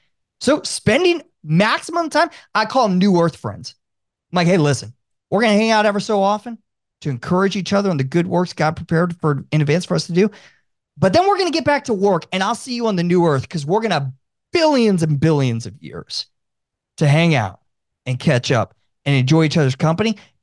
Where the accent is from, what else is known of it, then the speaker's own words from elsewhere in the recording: Tampa, Florida, United States; I love my hometown of Tampa.